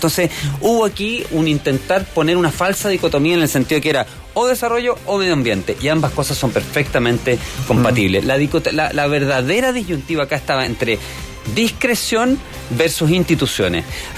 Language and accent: Spanish; Chile; un estándar distinto al que como chilenos nos hemos dado.